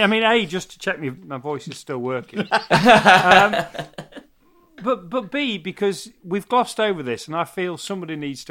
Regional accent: Retford, East Midlands, United Kingdom; the only reason I want to take you all the way back is because I was born and raised in Retford.

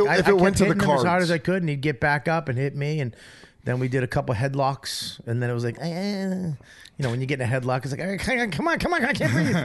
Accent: Medford, Massachusetts, United States; But even the towns outside of Boston, like I grew up in Medford.

